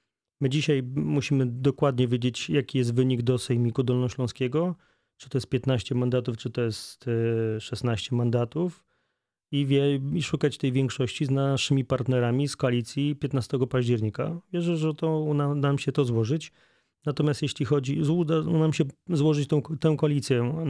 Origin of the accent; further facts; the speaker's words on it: Wrocław, Lower Silesian Voivodeship, Poland; bo jestem z Wrocławia, mieszkam tutaj